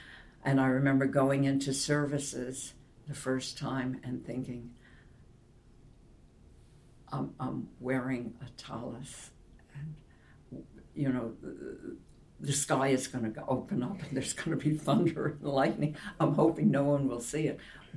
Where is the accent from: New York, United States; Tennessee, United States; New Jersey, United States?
New York, United States; Albany; I mean, I grew up in Albany, New York, and Albany, New York is what I call, in those days, a white bread town.